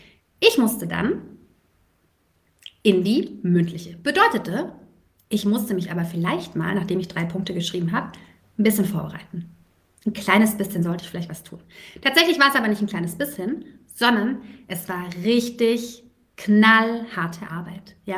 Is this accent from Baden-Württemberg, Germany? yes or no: yes; Stuttgart, Baden-Württemberg, Germany; Mittwochabends war bei uns in Stuttgart immer Perkins Park, ja, also später so zum Abi hin.